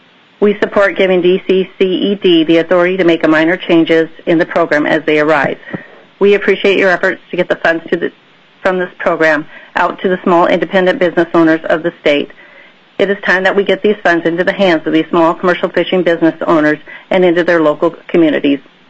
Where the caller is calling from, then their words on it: Kenai, Alaska, United States; I'm calling from Kenai.